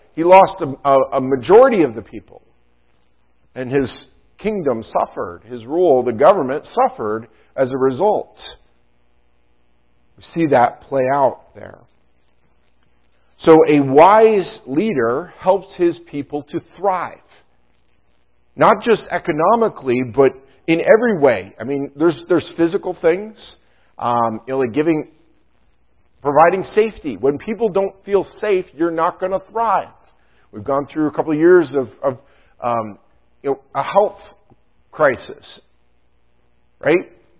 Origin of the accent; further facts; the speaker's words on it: Canada; now in United States; I'm from Canada. My parents are from Canada. We haven't been able to go back there without major hardships getting back there and back.